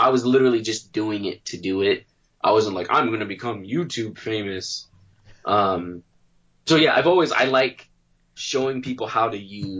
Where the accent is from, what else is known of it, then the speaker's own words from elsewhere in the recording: North Carolina, United States; moved away as an adult; also born or lived in Boston; So I started at Berkeley in 2003. That's when I graduated from high school. So I moved from North Carolina to Boston.